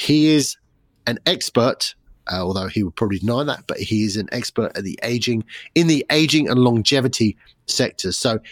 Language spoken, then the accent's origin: English; England, United Kingdom; born there; considering we're both English born